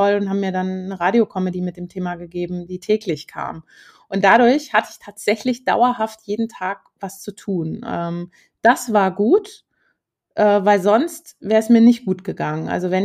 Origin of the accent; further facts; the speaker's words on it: Hümme, Hesse, Germany; ich komme aus Hümme und bin eine der wenigen Frauen in der Comedy und dann in Hessen sowieso.